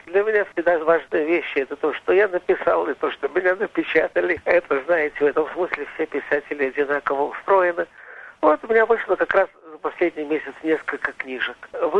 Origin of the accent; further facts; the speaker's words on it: Novosibirsk, Novosibirsk Oblast, Russia; now in Jaffa, Israel; вот я, уроженец Новосибирска, могу жить в Яффе